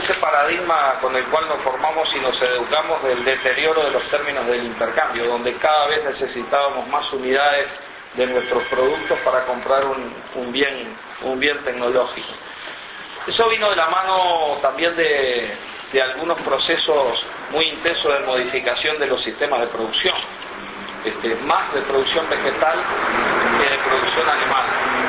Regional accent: Montevideo, Uruguay; yo soy de Montevideo, nací en Garibaldi, Montecaseros, y mis padres eran dentistas los dos.

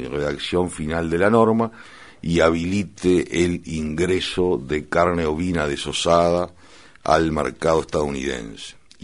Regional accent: Uruguay; como uruguayo

